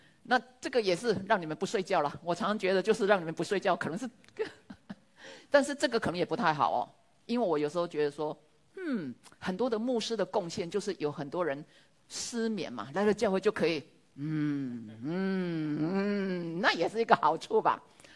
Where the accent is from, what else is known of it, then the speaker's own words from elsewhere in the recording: Taiwan; 那因为我是来自台湾，台湾因为在佛教的影响下